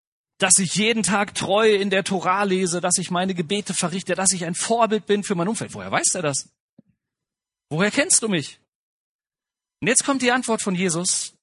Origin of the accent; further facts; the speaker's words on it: Marburg, Hesse, Germany; Ich komme aus Marburg in Hessen